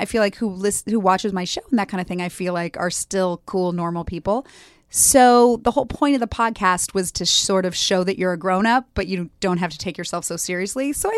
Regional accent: Los Angeles, California, United States; I grew up in LA.

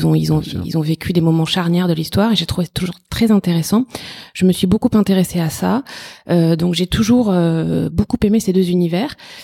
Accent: Southwest France, France; moved away as an adult; now in Paris, France; Je suis originaire du Sud-Ouest. Ça fait 13 ans que je vis à Paris. Voilà, je suis mariée, j'ai un enfant qui a 5 ans.

